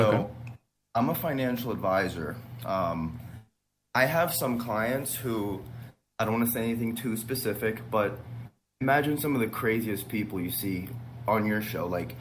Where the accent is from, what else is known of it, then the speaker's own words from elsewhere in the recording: Las Vegas, Nevada, United States; also born or lived in New Jersey; So I just moved. I grew up in Vegas. I went to school at Georgetown University. I moved to New Jersey and have been working there ever since. And then I just recently moved back to Las Vegas.